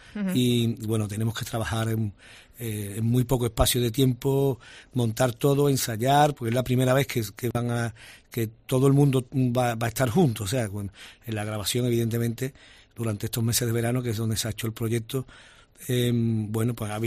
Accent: Seville, Andalusia, Spain; tú sabes cómo somos los sevillanos

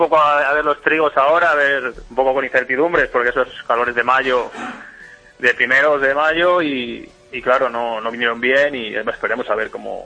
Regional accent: Cañizal, Castile and León, Spain; De Cañizal.

